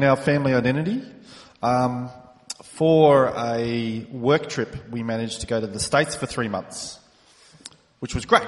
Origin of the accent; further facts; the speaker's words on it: Victoria, Australia; I'm from South Gippsland in Victoria, so I am used to cold.